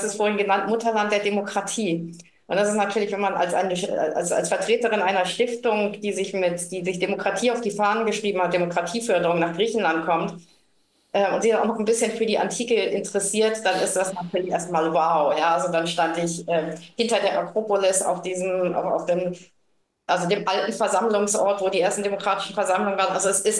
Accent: Germany; es ist sehr bewegend und auch, aber auch problematisch, eben als Deutscher zum Teil in diese Märtyrerdörfer zu gehen.

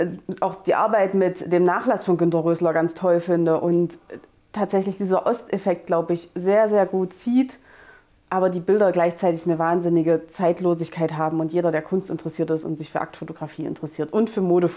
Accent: Apolda, Thuringia, Germany; ich bin aus Apolda, ich kenne das, bin 36, das heißt, ich bin mit dem Kunsthaus aufgewachsen

